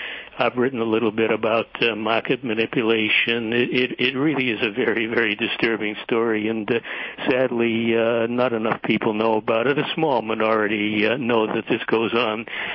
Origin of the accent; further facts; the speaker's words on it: Boston, Massachusetts, United States; I was a kid, and growing up in Boston and the coastal area, so there was an amusement.